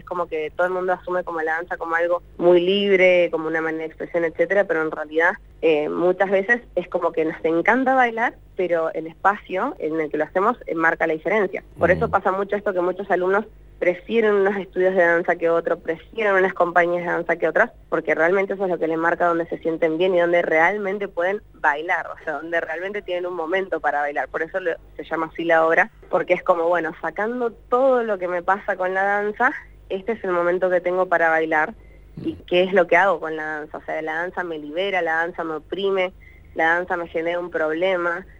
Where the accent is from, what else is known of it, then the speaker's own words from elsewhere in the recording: San Martín, Argentina; born there; also born or lived in Córdoba; nací acá en San Martín, pero viví 15 años en Córdoba